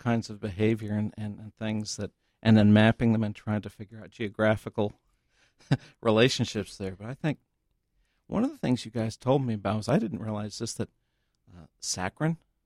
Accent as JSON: {"language": "English", "region": "Midwest", "country": "United States", "said": "I'm originally from the Midwest"}